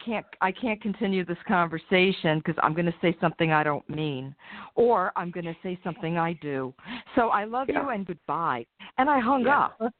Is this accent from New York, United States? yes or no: yes; New York, United States; No, we're in North Carolina. I'm from New York